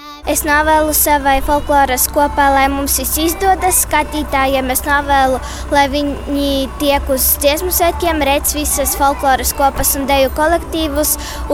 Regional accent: Daugavpils, Latvia; Es esmu no Daugavpils un mācos Daugavpils vienības pamatskolā.

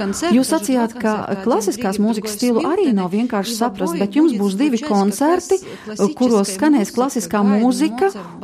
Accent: Kharkiv, Kharkiv Oblast, Ukraine; born there; Latvian is a second language; Es pats esmu dzimis Ukrainā. Harkovā. Tagad es esmu Šveicis pilsonis.

